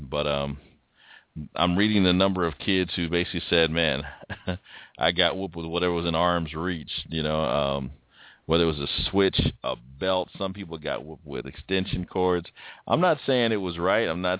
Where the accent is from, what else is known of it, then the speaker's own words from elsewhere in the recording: Gillsburg, Illinois, United States; one of my dear friends from my hometown of Gillsburg, Illinois.